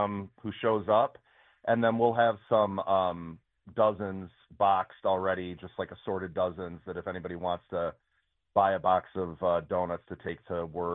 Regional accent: Detroit, Michigan, United States; like so many Detroiters, I grew up on Dutch Girl.

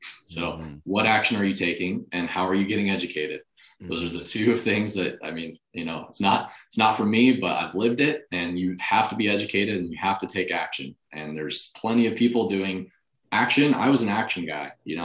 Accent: Colorado, United States; I'm originally from Colorado, and the goal is to get back to Colorado and raise a family at some point

